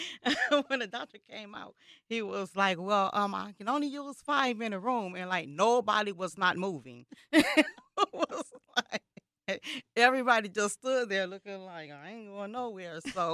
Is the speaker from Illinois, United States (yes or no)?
no; Michigan, United States; So from there, I relocated back here to Michigan. I'm from Michigan, and this is what my support team is.